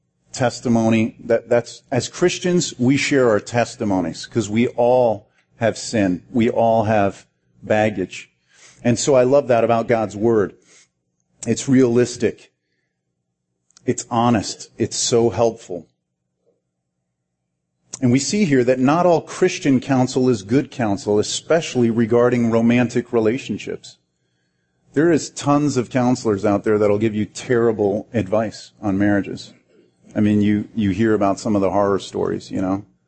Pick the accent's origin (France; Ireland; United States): France; I grew up in France, and so I wanted to propose to her in Paris.